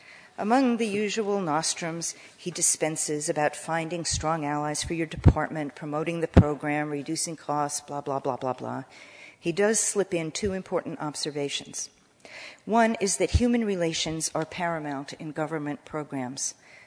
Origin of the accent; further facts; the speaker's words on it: New York, United States; I grew up on Long Island, New York, in a burgeoning suburban melting pot.